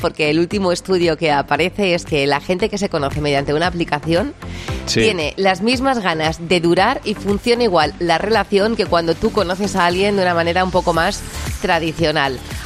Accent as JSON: {"language": "Spanish", "region": "Extremadura", "country": "Spain", "said": "yo soy extremeña, así como muy espontánea"}